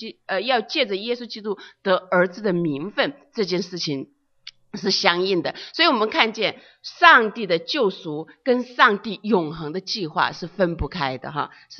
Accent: China; now in United States; 因为小的时候在中国长大，而且是在比较缺乏的一个环境的里面长大

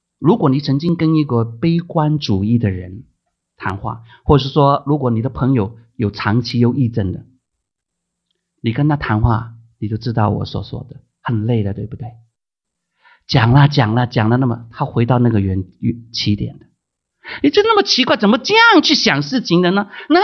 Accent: China; 这些呢不合乎我们中国人的

